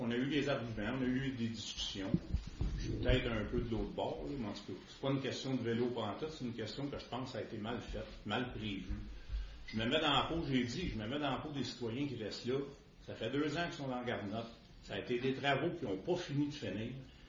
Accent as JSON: {"language": "French", "town": "Montreal", "region": "Quebec", "country": "Canada", "said": "Tu sais, je viens de Montréal. Je sais c'est quoi Montréal. Il y a des pistes là partout. C'est le fun, c'est cute. C'est une grande ville."}